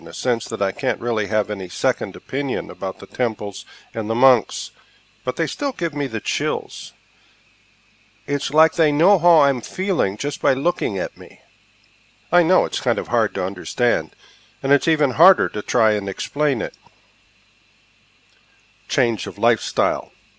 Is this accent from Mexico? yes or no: no; Norway; English is a second language; even in my home country, Norway, where it doesn't hold such importance.